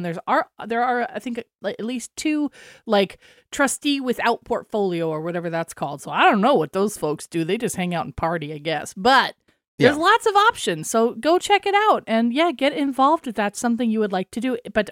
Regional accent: Chicago, Illinois, United States; now in California, United States; Because you know me, I'm a Midwest girl. I'm from Chicago. So I remember the crunchy leaves and the cold, chilly mornings.

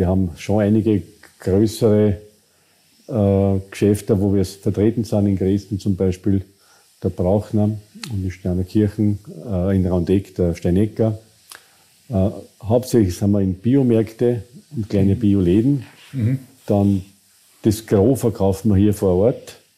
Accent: Krems, Lower Austria, Austria; also born or lived in Furth bei Göttweig, Austria; ich bin gebürtiger Kremser oder eigentlich Furt Göttwerk.

